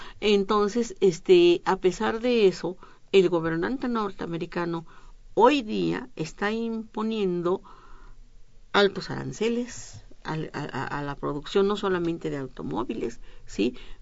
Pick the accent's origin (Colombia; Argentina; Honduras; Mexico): Mexico; Y ese es el alimento principal de todos nosotros como mexicanos.